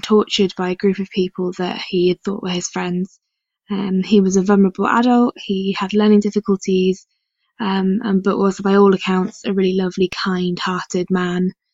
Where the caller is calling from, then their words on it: Newcastle, North East England, United Kingdom; I'm calling you from Newcastle in northeast England.